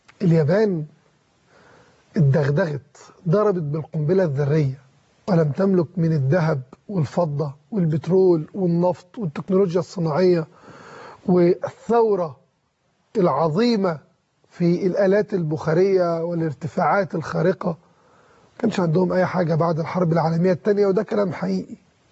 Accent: Egypt; نفسنا كمصريين

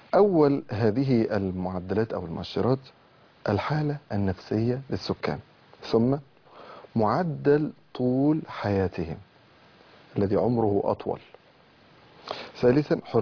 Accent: Egypt; أنت شغوف بأن تعرف ترتيب بلدنا مصر

